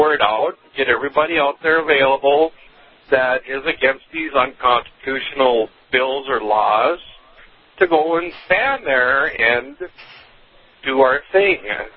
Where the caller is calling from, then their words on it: Grafton, North Dakota, United States; I'm calling from Grafton, North Dakota.